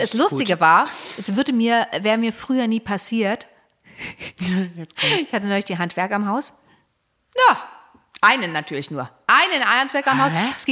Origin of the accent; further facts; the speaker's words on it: Chemnitz, Saxony, Germany; In meiner Heimatstadt, Chemnitz, was man nicht mehr hört.